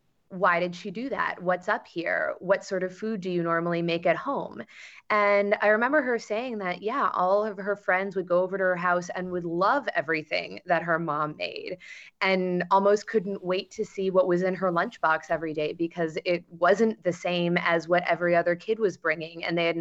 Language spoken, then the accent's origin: English; United States; I think that, being half white was certainly part of it, but also I was born and raised in America.